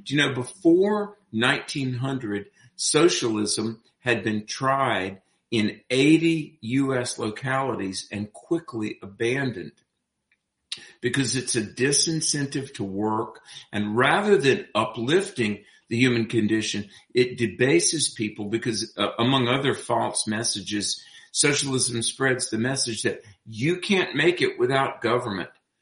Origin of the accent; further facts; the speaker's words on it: North Carolina, United States; Yeah, I debated students from UNC Charlotte, my home state of North Carolina